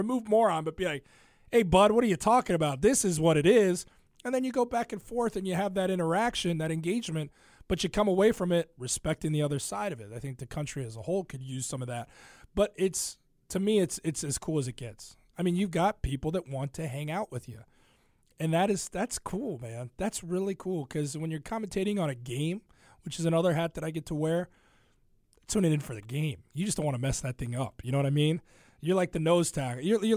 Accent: Ohio, United States; now in Chicago, United States; I grew up in Ohio, and Cincinnati's their sports talk radio, but it's not the beast that it is in Chicago.

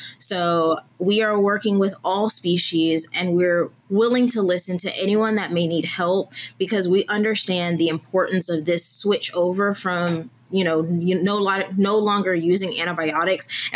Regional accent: Georgia, United States; What I mean by that is I'm from Georgia. It's hot here.

